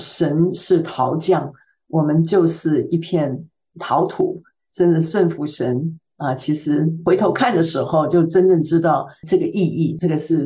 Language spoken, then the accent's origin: Chinese; Taiwan; 因为我从台湾来，我在台湾成长，那我是安徽人，我在台湾的时候，我是在育幼院里面长大的，是一个国军先烈子弟教养院啊，这样子的一个等于是孤儿院长大的